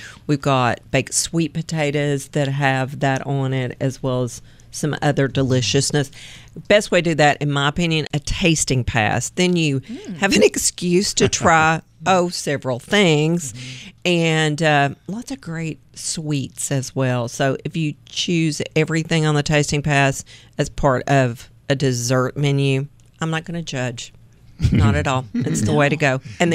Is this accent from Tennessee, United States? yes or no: yes; Tennessee, United States; accent: East Tennessee twang; I met some people yesterday that were from Canada, and I was like, y'all have a little bit of an accent. They're like, you can barely understand what you're saying. And I'm like, you know, it's part of the East Tennessee twang.